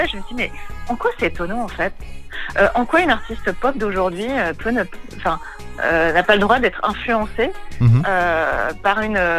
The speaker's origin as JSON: {"language": "French", "country": "France", "said": "À mon époque, les années 90 ou 90, j'aime beaucoup les termes 90 en tant que française."}